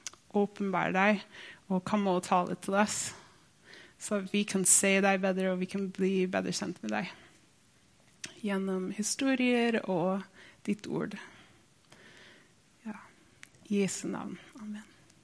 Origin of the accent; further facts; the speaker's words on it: Minnesota, United States; Jeg kommer fra USA, fra Minnesota.